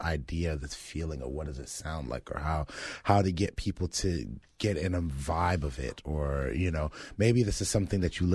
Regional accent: Florida, United States; you had mentioned that, you know, we grew up near Stoneman Douglas

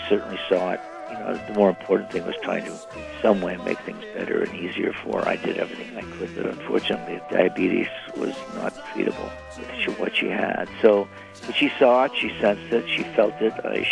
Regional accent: Ottawa, Ontario, Canada; I heard it the first time back in my hometown of Ottawa, Canada, because I was still living there

